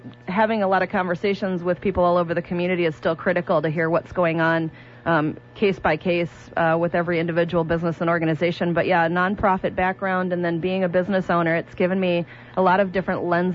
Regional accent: Iowa City, Iowa, United States; I grew up originally in Iowa City, which is very similar in size and demographic makeup to the to Fox Cities, to Appleton. I came to Wisconsin originally for college at Beloit, Wisconsin.

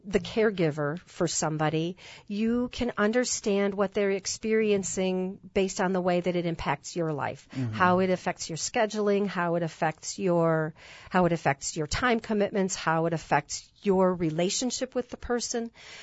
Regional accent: Freedom, Wisconsin, United States; as you heard, and I'm from Freedom, Wisconsin, and I started a business called All About Spirit.

